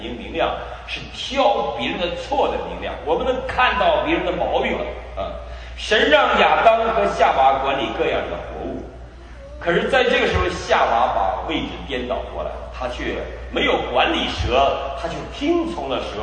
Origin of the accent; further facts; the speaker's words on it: Northeast China, China; 我们东北人不是这个